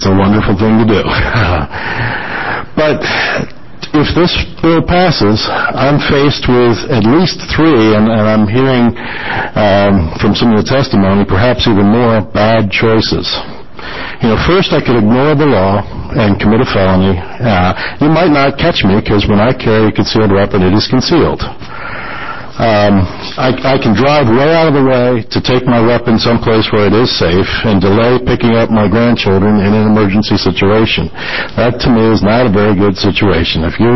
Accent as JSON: {"language": "English", "region": "New Jersey", "country": "United States", "tie": "born or raised there", "lives_now": "Oregon, United States", "said": "Finally, I grew up in New Jersey, a much more urban environment than we have here in Oregon."}